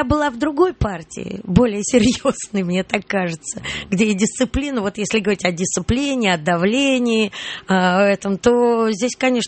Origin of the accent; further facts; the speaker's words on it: Moscow, Russia; я поняла одно, что я москвичка, я не дачница